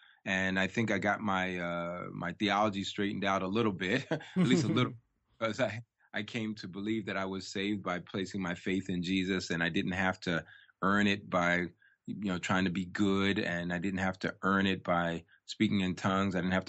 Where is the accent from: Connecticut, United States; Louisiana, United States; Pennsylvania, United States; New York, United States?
New York, United States; I grew up in New York in a small storefront church.